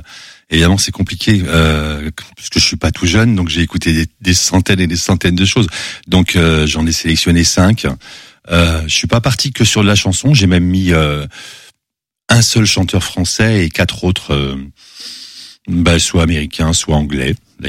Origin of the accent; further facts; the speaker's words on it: Annecy, Auvergne-Rhône-Alpes, France; born there; Ah, moi je suis né en Haute-Savoie. Je suis né à Annecy.